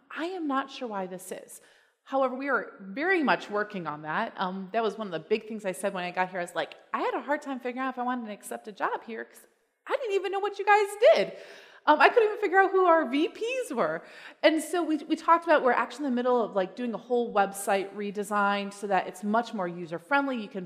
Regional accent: United States; You know, I will fully admit that as an American, I had no idea what WhatsApp was until I got to AWR.

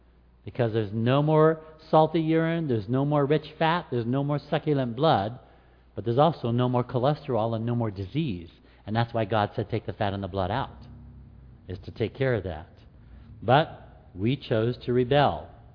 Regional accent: Alaska, United States; I said, no, I grew up in Alaska. We have king crab, but we don't have lobster.

